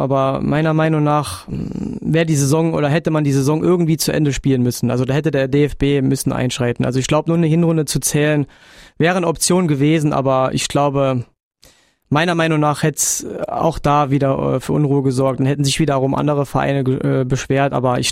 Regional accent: Saarbrücken, Saarland, Germany; es ist nicht so, dass ich als Saarbrücker sage, ich gönne denen das nicht.

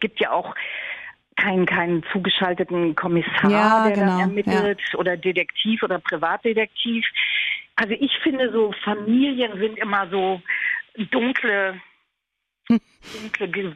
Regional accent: Hamburg, Germany; weil ich da halt nicht sehr lange gewohnt habe, war es für mich klar, dass ich es in meiner alten Heimat Hamburg ansiedel.

